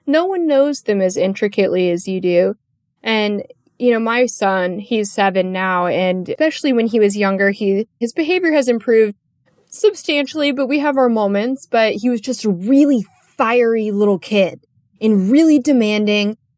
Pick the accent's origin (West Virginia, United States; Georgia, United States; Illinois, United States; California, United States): California, United States; I grew up in California. So I feel like that's a prerequisite to growing up in California is you get kind of exposed to that culture.